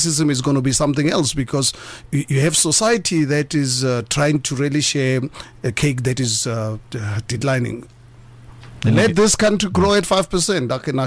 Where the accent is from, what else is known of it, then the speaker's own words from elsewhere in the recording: South Africa; for me as a South African